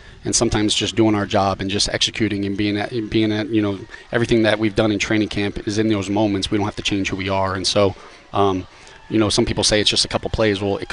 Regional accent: Florida, United States

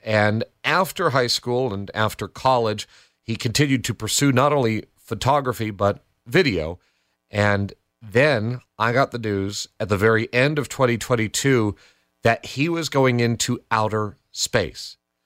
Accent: Andover, Connecticut, United States; That would be Ram High School in Hebron. I'm from Andover.

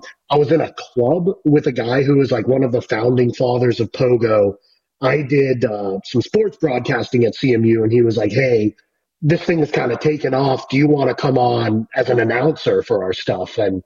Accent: New Mexico, United States; now in Pittsburgh, United States; So, my family's actually from here, but I grew up in New Mexico for some reason, ended up back here, and love it. Just love Pittsburgh.

